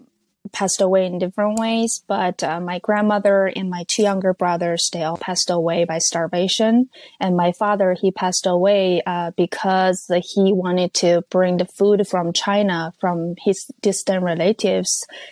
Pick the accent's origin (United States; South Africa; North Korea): North Korea; I came from North Korea.